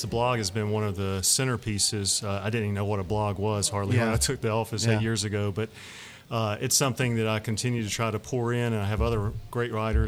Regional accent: Rocky Mount, North Carolina, United States; Rocky Mountain, North Carolina.

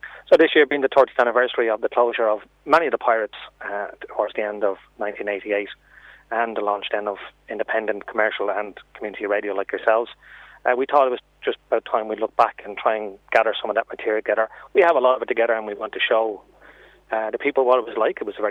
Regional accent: Sandymount, Leinster, Ireland; Like, I'm from Sandy Mount, so there's Radio Sandy Mount, and Radio Snowflake was in my area

